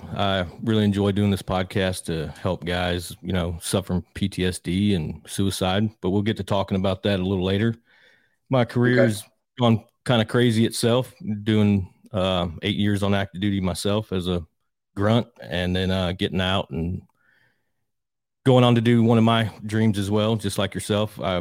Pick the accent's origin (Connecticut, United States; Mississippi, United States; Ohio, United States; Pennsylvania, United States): Ohio, United States; Cleveland; I'm from Cleveland, so I know there's not much going on.